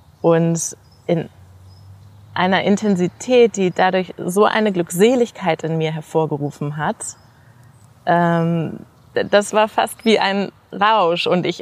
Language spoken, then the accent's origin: German; Hamburg, Germany; now in Berlin, Germany; Ich lebe seit 14 Jahren in Berlin. Ich bin ein typischer Stadtmensch, bin aufgewachsen in Hamburg in der Großstadt, lebe in der Großstadt.